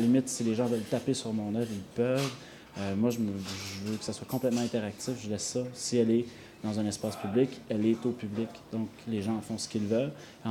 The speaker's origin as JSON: {"language": "French", "region": "Quebec", "country": "Canada", "said": "étant donné que je suis Québécois"}